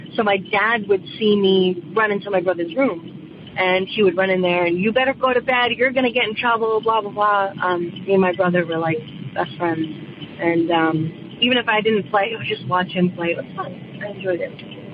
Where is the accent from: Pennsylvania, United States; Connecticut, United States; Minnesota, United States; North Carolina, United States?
Connecticut, United States